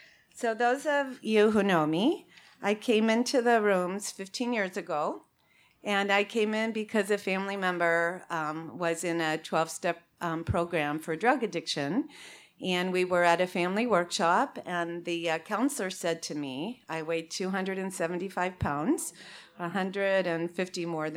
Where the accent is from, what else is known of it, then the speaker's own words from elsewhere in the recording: Arizona, United States; this morning I'm being joined by Barbara and Ginger, and we're all from Arizona.